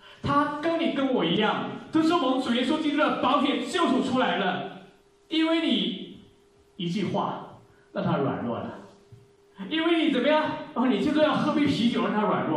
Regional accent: China; 在我们来自的那片土地，在中国大陆在发生的事情

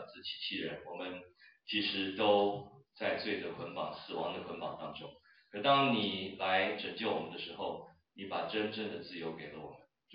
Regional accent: Taiwan; 然后我小时候在台湾发现很多时候很奇怪

